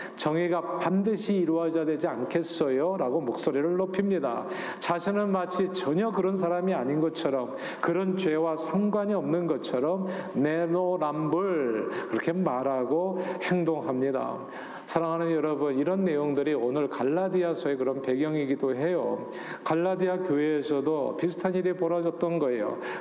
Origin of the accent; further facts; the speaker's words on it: South Korea; now in United States; 우리 한국인들도 인종차별로부터 자유로울 수 없다고 하는 이 불편한 진실을 만나게 됩니다.